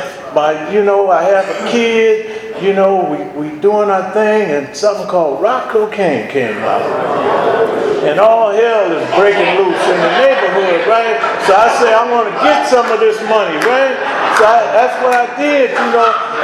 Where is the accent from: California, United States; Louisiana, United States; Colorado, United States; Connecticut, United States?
California, United States; San Diego; And I'm born and raised in San Diego, man. You know, we were raised by my mother.